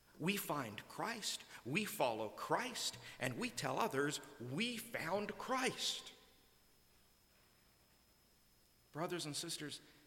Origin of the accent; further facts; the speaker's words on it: British Columbia, Canada; also born or lived in Kitimat, British Columbia; I was born in Kitimat, British Columbia, the northern coast of BC. I don't identify as coming from Kitimat. I identify as coming from Vancouver Island. That's where I was raised.